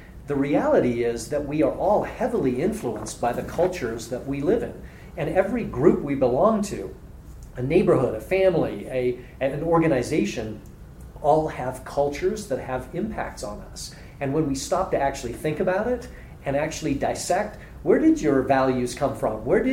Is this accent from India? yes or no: no; Cape Town, Western Cape, South Africa; also born or lived in England; now in United States; I was born in England, grew up in Cape Town, South Africa, and then immigrated to the United States